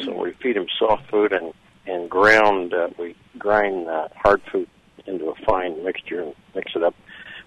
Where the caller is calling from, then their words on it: Charleston, United States; Hi, I'm calling from Charleston.